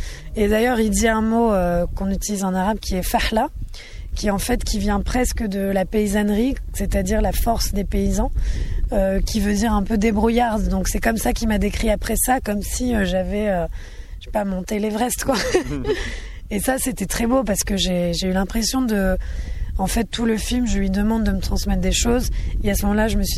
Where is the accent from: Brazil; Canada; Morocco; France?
France; born there; comme je suis née en France